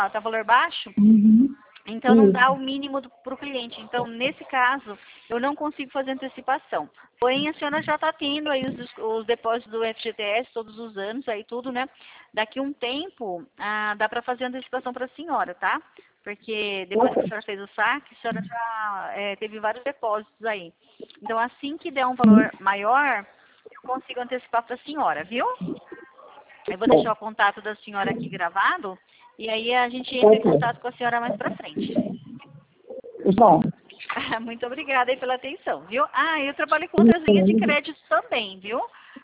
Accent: São Paulo, Brazil; Eu sou do estado de São Paulo.

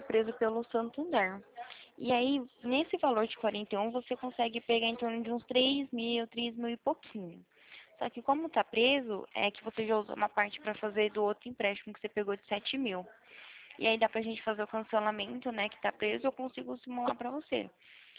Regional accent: Marília, São Paulo, Brazil; Eu sou de Marília, São Paulo, conhece? É interior, eu sou do interior

